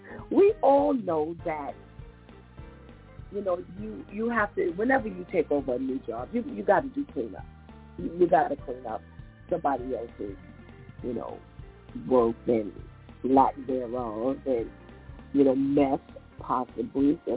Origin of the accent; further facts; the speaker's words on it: New York City, New York, United States; as a New Yorker, native New Yorker, you know, I've spent all my life here.